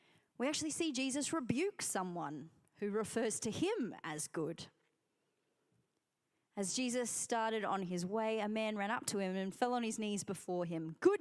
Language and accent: English; Australia; It was in stark contrast to growing up in Australia